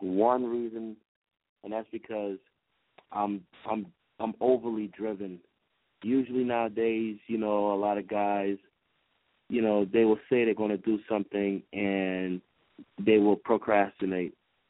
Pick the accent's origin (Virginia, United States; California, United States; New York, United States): New York, United States; Queens; Growing up in Queens, I was raised by a hustler, my big homie, the HNIC Menacho.